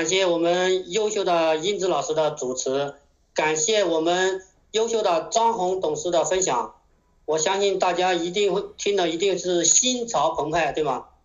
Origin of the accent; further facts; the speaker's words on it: Xinyang, Henan, China; moved away as an adult; now in Hangzhou, China; 来自美丽的大别山军区河南信阳，在杭州工作5年多的时间。我非常热爱我的故乡信阳和我的第二故乡美丽的大城市杭州。